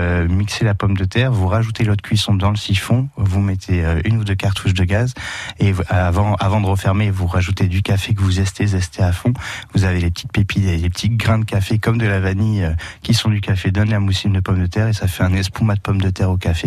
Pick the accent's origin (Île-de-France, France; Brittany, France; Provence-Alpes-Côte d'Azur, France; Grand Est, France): Brittany, France; j'ai de la famille à Castillon. Je suis breton avec un peu de sang périgourdin, Dordogne et tout.